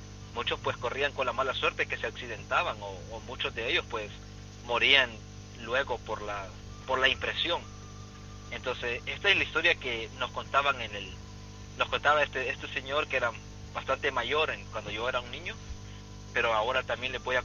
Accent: Santiago de María, Usulután, El Salvador; hay una vuelta en una carretera allá en El Salvador, que conecta mi pueblo, que se llama Santiago de María, con otro pueblo que se llama El Triunfo

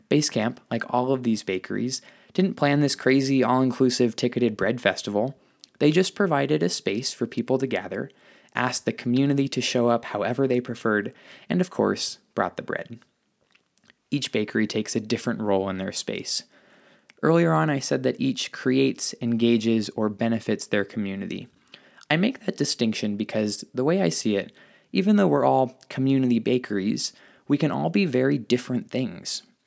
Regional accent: San Mateo, California, United States; Kitchen Town, San Mateo, California. Naturally, my hometown has this culinary incubator space, but it wasn't really there when I was growing up.

